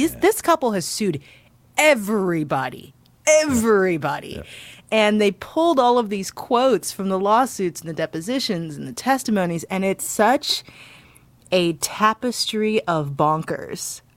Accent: St. Louis, Missouri, United States; My news fix is this story that came yes. out over the weekend about my hometown of St. Louis.

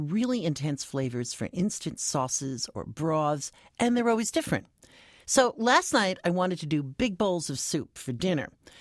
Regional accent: New York, United States; remember, I'm from New York

